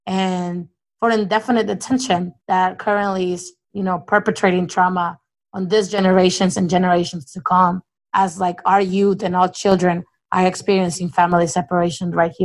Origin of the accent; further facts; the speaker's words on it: Oklahoma, United States; I'm originally from Oklahoma